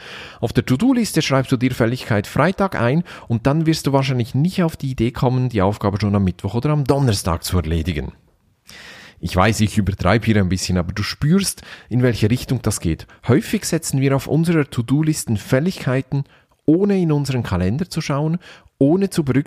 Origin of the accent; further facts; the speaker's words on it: Switzerland; das entspricht auch meinem Naturell als Schweizer. Wir sind ja immer schön neutral.